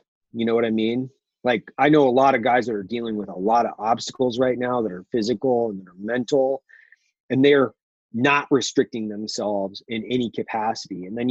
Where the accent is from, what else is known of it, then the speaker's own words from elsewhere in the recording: Idaho, United States; I grew up in Idaho. I grew up running rivers in, you know, high school and college in my kayak.